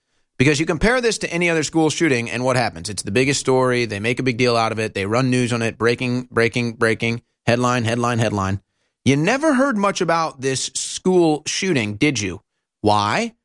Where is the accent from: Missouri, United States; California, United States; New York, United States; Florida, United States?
Missouri, United States; St. Louis; the Cardinals, my hometown team from St. Louis, were playing the Cubs